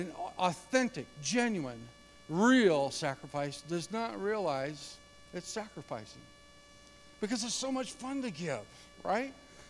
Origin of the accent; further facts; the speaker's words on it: Missouri, United States; And now I'm back in Missouri, okay, Springfield. So, okay, all right. But I was raised in Missouri, too.